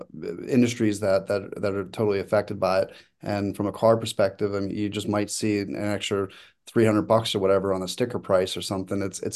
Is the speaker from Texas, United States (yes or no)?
no; Baltimore, Maryland, United States; I don't want to discount the pain that it places on Baltimore, which is my hometown, by the way.